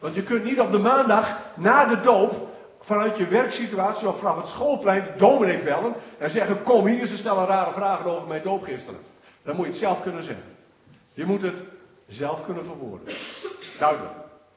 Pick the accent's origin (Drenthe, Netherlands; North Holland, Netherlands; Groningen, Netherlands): Groningen, Netherlands; Nou hebben wij er als Groningers sowieso niet zo'n neiging toe